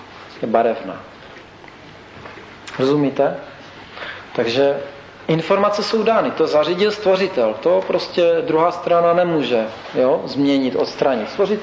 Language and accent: Czech; Bohemia, Czechia; to já jsem z Čech, tak tady na Slovensku máte taky něco určitě